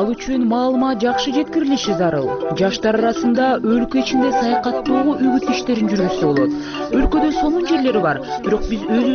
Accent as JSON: {"language": "Kyrgyz", "country": "Canada", "second_language": "Kyrgyz", "said": "Канададан келдим."}